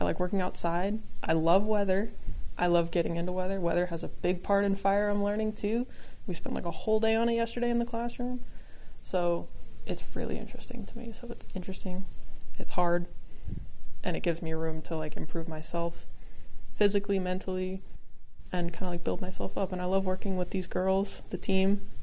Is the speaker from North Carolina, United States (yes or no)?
yes; Charlotte, North Carolina, United States; I wanted to get started with the Charlotte Fire Department back in my home state